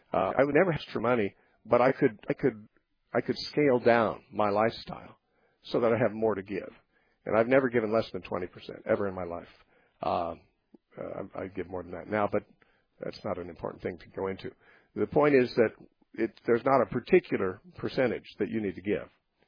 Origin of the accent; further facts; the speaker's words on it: United States; I myself have never given as little as 10% because I'm an American.